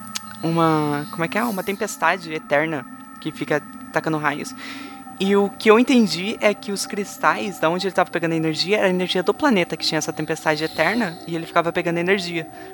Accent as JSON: {"language": "Portuguese", "town": "Barbosa Ferraz", "region": "Paraná", "country": "Brazil", "tie": "born there", "said": "Barbosa é o lugar onde eu nasci."}